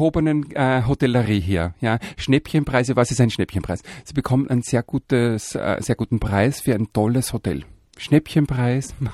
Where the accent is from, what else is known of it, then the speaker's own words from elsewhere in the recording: Austria; ich bin ja Österreicher, ich darf das sagen